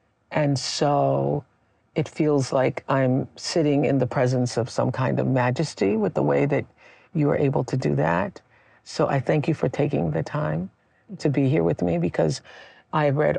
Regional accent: Mississippi, United States; You know, we're both from Mississippi.

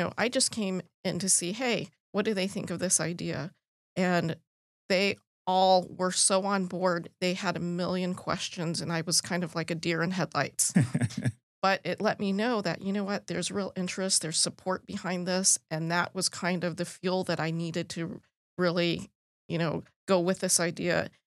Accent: Germany; also born or lived in Belgium; now in United States; And I grew up in Germany, and I graduated from high school in Belgium.

